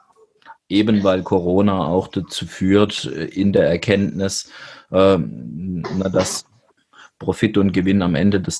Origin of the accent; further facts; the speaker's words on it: Baden-Württemberg, Germany; ich komme ja aus dem Ortenaukreis, dem flächenmäßig größten Landkreis in Baden-Württemberg.